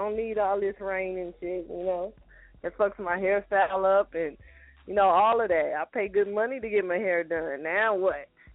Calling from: Dallas, Texas, United States; I'm calling in from the rainy state of D-Town.

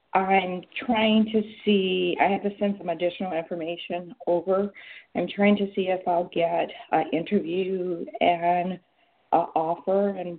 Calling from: Georgia, United States; from Georgia.

